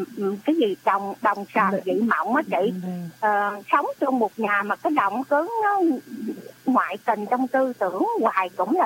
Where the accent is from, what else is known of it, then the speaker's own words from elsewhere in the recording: Mekong Delta, Vietnam; em cha mẹ em là người miền Trung mà đi vào miền Nam sinh sống, sanh trưởng em ở trong miền Tây.